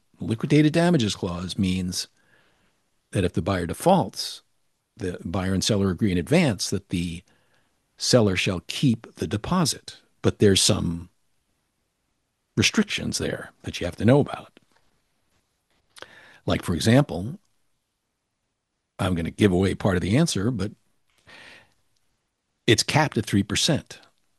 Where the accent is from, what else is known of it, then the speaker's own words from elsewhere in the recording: New York, United States; now in Santa Barbara, United States; That's when I moved to Santa Barbara, and I never bought a bagel because I'm from New York and they just wouldn't live up to it.